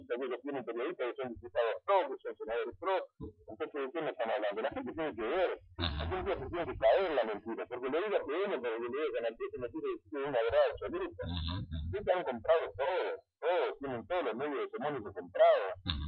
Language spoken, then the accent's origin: Spanish; Argentina; y soy argentino